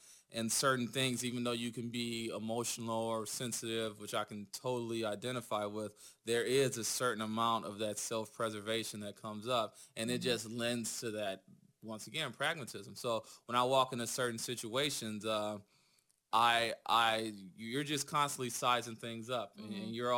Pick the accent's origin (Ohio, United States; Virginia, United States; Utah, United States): Ohio, United States; Cleveland; growing up in Cleveland, I grew up on the east side in the shittier parts that everybody drives fast through.